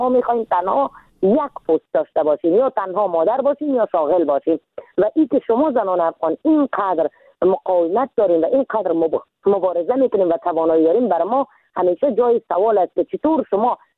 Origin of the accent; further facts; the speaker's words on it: Iran; moved away as an adult; now in Afghanistan; من در سال 1364 در کشور ایران به دنیا آمدم